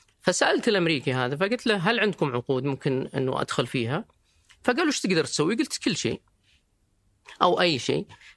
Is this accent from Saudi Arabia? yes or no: yes; Riyadh, Riyadh Province, Saudi Arabia; أنا طبعا من مواليد الرياض ومن النوع اللي أغلب أهل الرياض يطلع أسبوعين ويضيق صدري يبغى يرجع